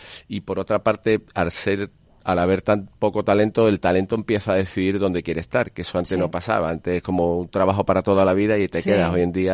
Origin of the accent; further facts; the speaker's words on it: Seville, Andalusia, Spain; born there; also born or lived in Madrid, Spain / Bogotá, Colombia; Sevilla, donde nací, en Madrid estuve un tiempo con Price, y en Bogotá, en Colombia